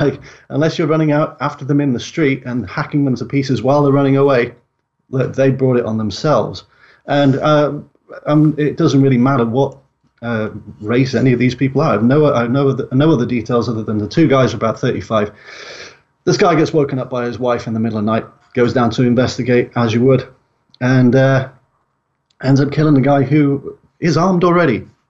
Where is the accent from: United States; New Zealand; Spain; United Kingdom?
United Kingdom; Yorkshire and the Humber; I'm from the working class myself. My accent's changed a lot from my days in a Yorkshire mining town, but I grew up in a council estate. I'm from a single parent family.